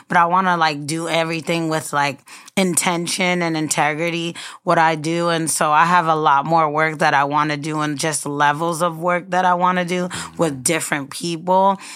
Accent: Mount Vernon, New York, United States; now in Brooklyn, United States; Well, I'm actually from Mount Vernon.

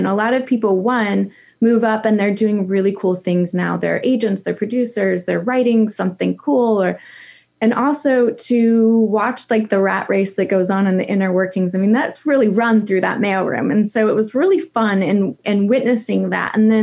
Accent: Idaho, United States; when I was growing up in Idaho.

